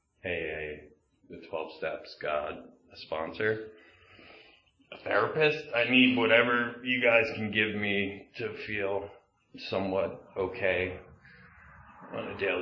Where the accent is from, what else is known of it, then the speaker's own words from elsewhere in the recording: Pennsylvania, United States; born there; I was born in Delaware County outside of Philadelphia.